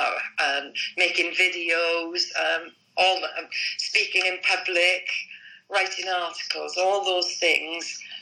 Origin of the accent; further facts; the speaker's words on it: United Kingdom; Because we are still British citizens.